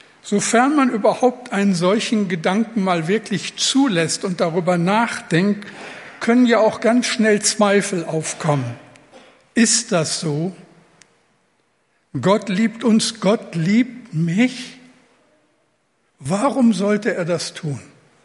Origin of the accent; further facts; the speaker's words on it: Rhineland, Germany; Im rheinischen Karneval, ich komme ja aus dem Rheinland, da singen sie, ….